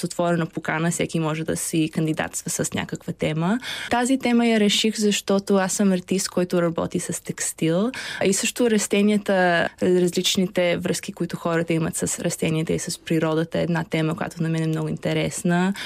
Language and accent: Bulgarian; Chicago, Illinois, United States; also born or lived in Bulgaria; Аз съм родена в България и като малка съм отишла в САЩ да живея с родителите ми на 4 години в Чикаго. И сега се връщам миналата година с стипендия от програма Fulbright, една американска фондация.